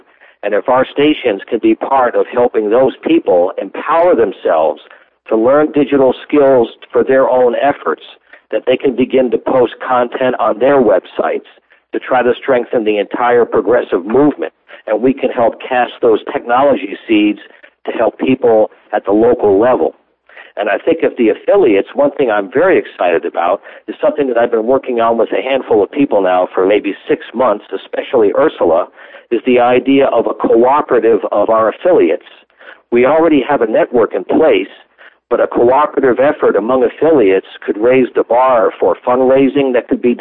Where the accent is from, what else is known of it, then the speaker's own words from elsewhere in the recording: New York, United States; I grew up in the New York City area with WBAI in the 1960s as a listener.